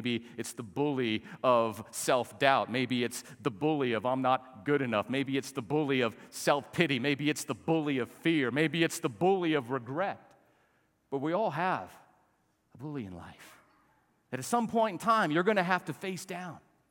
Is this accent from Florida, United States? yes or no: no; Albuquerque, New Mexico, United States; But you see, I grew up in Albuquerque, and it wasn't an option.